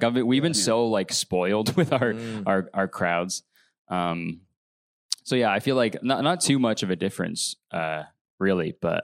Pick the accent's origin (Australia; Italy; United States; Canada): Canada; that I'm Canadian.